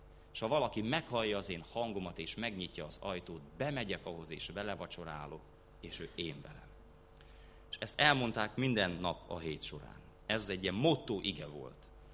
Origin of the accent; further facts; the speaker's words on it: Békéscsaba, Békés, Hungary; Bár a szüleim törzsgyökeresen nem békéscsabaiak, de én magam meg a feleségem is békéscsabán születtünk, itt nőttünk fel, és itt is fogadtuk be az Úr Jézust.